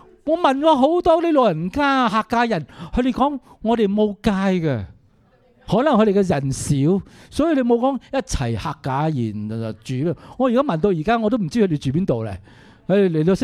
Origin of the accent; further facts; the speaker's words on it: Guangdong, China; 請問我們廣府人喜不喜歡去那些地方啊？